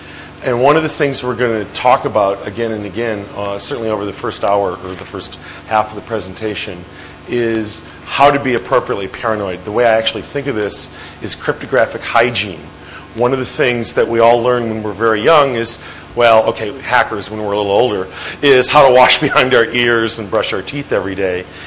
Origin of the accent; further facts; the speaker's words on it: United States; I'm an American, and I intend to be an American